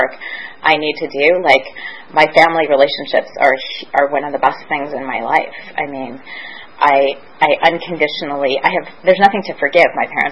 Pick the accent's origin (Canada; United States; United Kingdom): Canada; Vancouver, British Columbia; We grew up in Vancouver